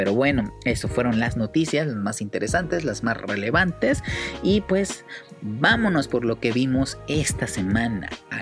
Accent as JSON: {"language": "Spanish", "country": "Mexico", "said": "para acá los que somos de México"}